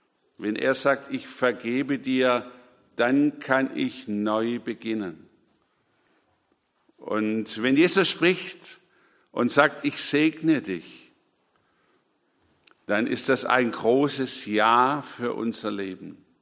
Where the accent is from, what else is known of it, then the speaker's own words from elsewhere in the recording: Bavaria, Germany; Ich komme ja nun aus Bayern und wir haben die Berge so ein bisschen vor uns, das Voralpenland.